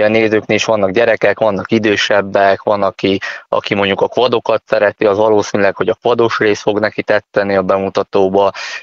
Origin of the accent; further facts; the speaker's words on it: Veszprém, Veszprém County, Hungary; itt én Veszprémi vagyok, itt Veszprémben